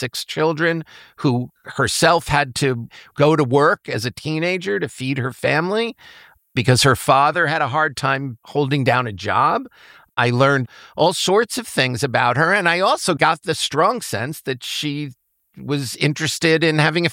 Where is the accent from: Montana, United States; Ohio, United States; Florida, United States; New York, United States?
New York, United States; We're both from Long Island, and we love to go back to Long Island a couple of weeks every year.